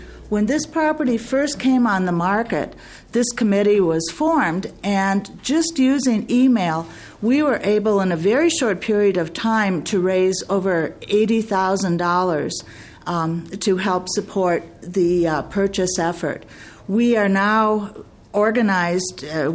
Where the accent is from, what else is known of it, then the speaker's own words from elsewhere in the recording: St. Paul, Minnesota, United States; now in Chisago City, United States; I'm a resident, as John said, of Chisago City. I grew up in St. Paul